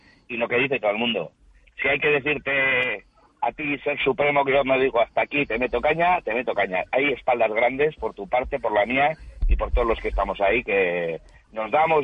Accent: Basque Country, Spain; soy guipuzcoano, pero me encanta oír a los vizcaínos

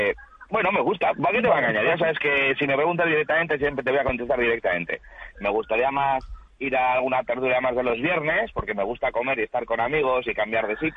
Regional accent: Basque Country, Spain; soy guipuzcoano, pero me encanta oír a los vizcaínos

